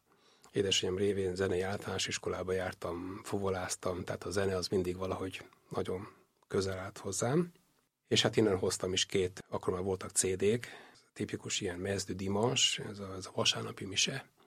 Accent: Budapest, Hungary; born there

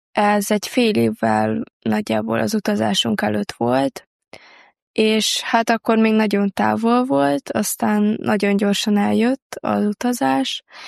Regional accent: Zalaegerszeg, Zala, Hungary; és Zalaegerszegről jöttem.

